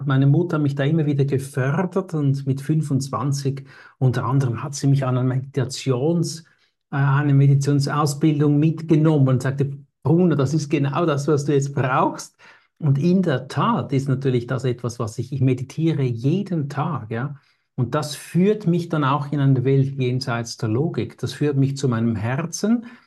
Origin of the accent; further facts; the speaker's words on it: Switzerland; Ja, ich komme aus der Schweiz, vielleicht hört man das ja auch in der Stimme.